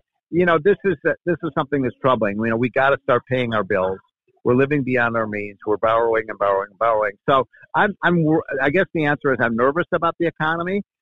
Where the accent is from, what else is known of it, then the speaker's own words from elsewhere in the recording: Chicago, Illinois, United States; I'm from Chicago. I go to New York all the time.